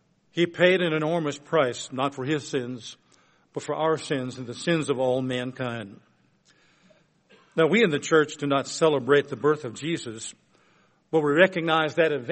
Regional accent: Minnesota, United States; I'm actually a Minnesotan, don't you know? I'm allowed to say that because I live in Moorhead, Minnesota.

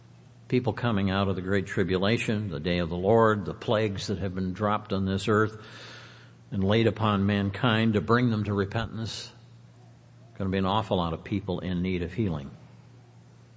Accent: Detroit, Michigan, United States; born there; also born or lived in Los Angeles / Denver / Chicago / New York; I realize that I've lived in Los Angeles, I've lived in Denver, I've lived in Chicago, excuse me, I was born in Detroit, and I've lived in New York.

